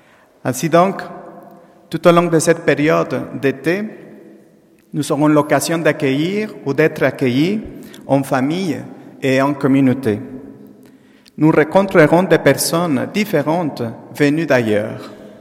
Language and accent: French; Mexico; French is a second language; now in Strasbourg, France; Je viens du Mexique. Et depuis mon arrivée en France en 2004, je suis toujours resté en Alsace, à Strasbourg